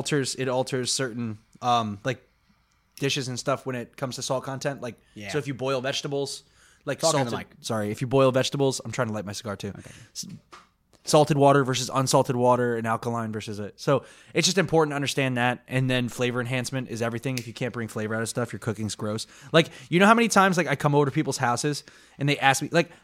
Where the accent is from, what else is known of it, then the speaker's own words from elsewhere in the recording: United States; because I'm American and you guys all hate us.